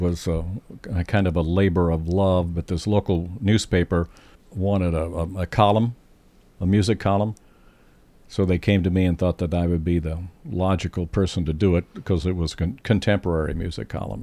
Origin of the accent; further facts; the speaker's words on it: Kansas City, Missouri, United States; My hometown area was Kansas City area, and I had always wanted to go on the air in Kansas City